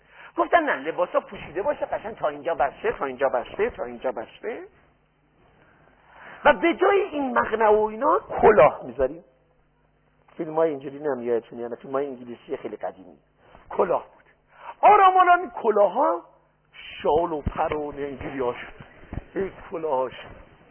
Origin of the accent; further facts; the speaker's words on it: Iran; born there; در ایران به دنیا آمدیم که مسلمان شدیم و مسلمان بودیم